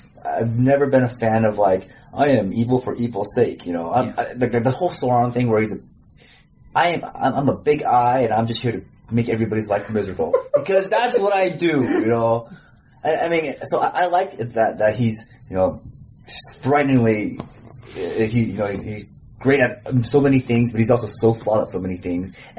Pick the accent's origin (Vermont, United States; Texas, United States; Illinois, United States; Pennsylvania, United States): Illinois, United States; Chicago; I am from Chicago.